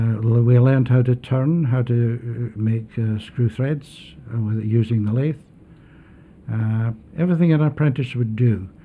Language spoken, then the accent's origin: English; Moffat, Scotland, United Kingdom; accent: Scottish; Moffat in Dumfriesshire, in south of Scotland, yes.